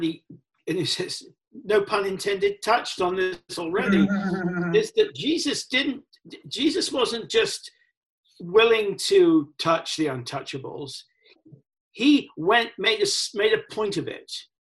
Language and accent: English; England, United Kingdom; I'm learning history that I never knew before, partly because I came from England